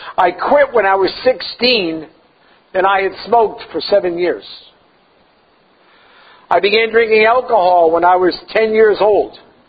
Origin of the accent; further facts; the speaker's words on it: Lowell, Massachusetts, United States; I grew up in Lowell, Massachusetts, and the lifestyle we lived because of my father's lack of responsibility was pretty rough.